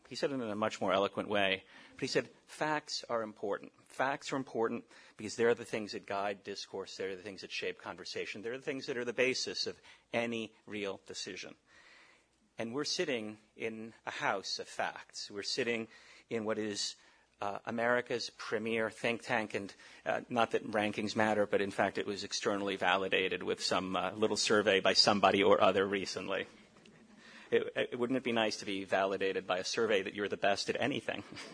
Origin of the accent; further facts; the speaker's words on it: South Bronx, New York, United States; As a boy growing up in the South Bronx, I was raised by a mother who made $50 a week, sometimes less.